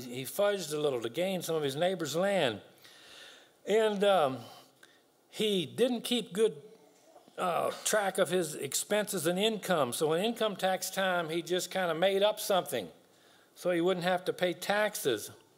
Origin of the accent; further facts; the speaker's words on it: Gladys, United States; also born or lived in Wisconsin; I grew up in Gladys, where my parents moved when I was a baby. Been there all my life except for 2 years. We moved to Wisconsin, and I worked for a farmer out there.